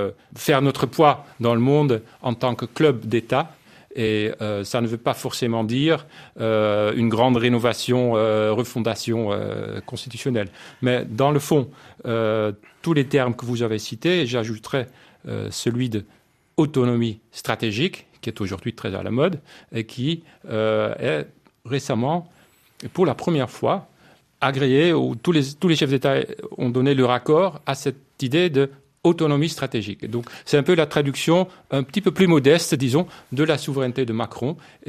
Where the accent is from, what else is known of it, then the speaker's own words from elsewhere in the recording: Netherlands; French is a second language; Je le dis aussi en tant que néerlandais